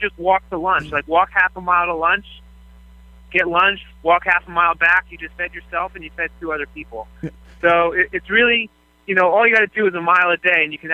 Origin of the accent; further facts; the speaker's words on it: New York, United States; I'm from New York, but the reason I'm in Los Angeles is that one of my members